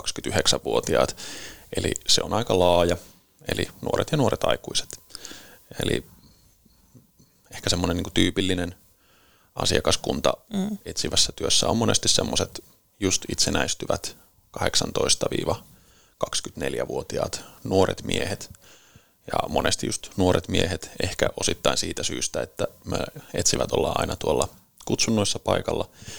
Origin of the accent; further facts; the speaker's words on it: Lohja, Uusimaa, Finland; also born or lived in Kaamanen / Tornio / Tampere; Lohjalla mä oon sitten käynyt kouluja ja sitten opiskellut Torniossa ja käynyt vielä Muoniossa töissä ja nyt sitten viimeisimpänä ollut pitempään Tampereella ja työskennellyt siellä sitten Ylöjärven puolella.